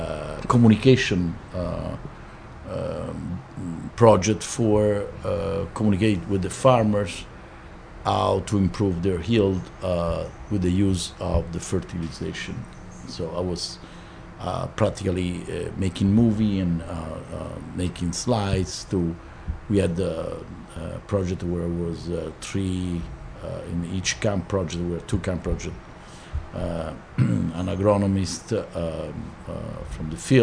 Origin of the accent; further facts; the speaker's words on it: Perugia, Umbria, Italy; English is a second language; Oh, that's Italy, sorry.